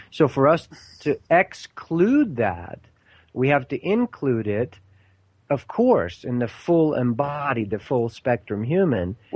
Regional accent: Sweden; Growing up in Sweden, too, it's like, sex is fine.

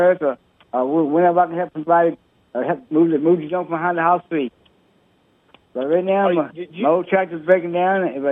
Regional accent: Maryland, United States; Yes, I'm from Outback, Maryland.

